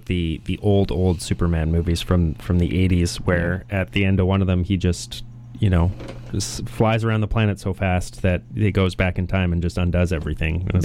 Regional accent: Alberta, Canada; I grew up in Alberta in the Rocky Mountains

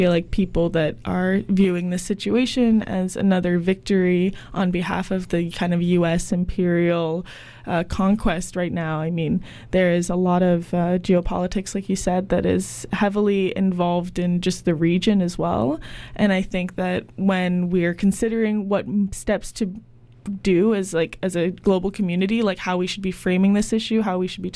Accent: Bali, Indonesia; As somebody who grew up in Indonesia, like, I grew up in Bali

